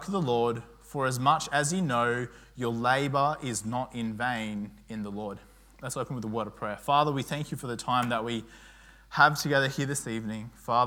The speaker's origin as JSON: {"language": "English", "town": "Tamworth", "region": "New South Wales", "country": "Australia", "tie": "born or raised there", "said": "like growing up in Tamworth, we obviously were out in the bush and we'd do certain things."}